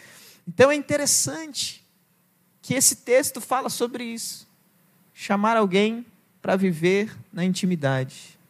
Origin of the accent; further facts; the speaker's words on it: Pará, Brazil; lá no interior do Pará, por isso que eu sou um pastor VIP, eu vim do interior do Pará.